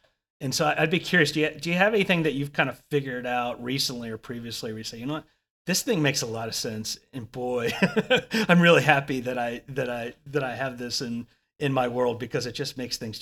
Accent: Texas, United States; I grew up in Texas

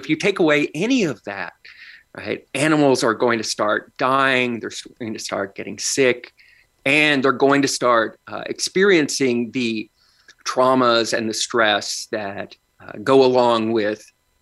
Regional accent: Tulsa, Oklahoma, United States; In my hometown of Tulsa, we had a giraffe that died in 2009 after suffering a broken neck in transit.

